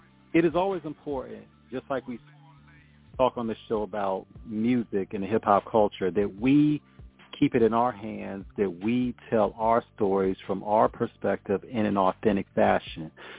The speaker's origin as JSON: {"language": "English", "town": "Chesapeake", "region": "Virginia", "country": "United States", "tie": "born or raised there", "said": "from Chesapeake, Virginia, my hometown."}